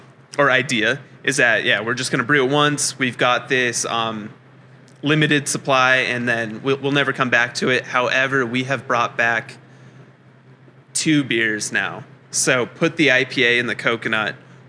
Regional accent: Bountiful, Utah, United States; From Bountiful. So did all my growing up there. Yeah, born and raised.

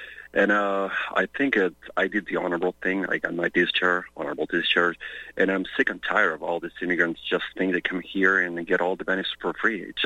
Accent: Chile; now in Chicago, United States; I'm originally from Chile.

